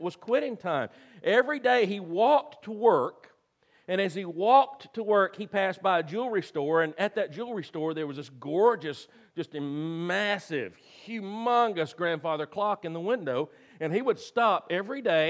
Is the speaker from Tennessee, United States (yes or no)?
yes; Brownsville, Tennessee, United States; I remember, I grew up in Brownsville, Tennessee, and you could set your clock by, we had cotton gins.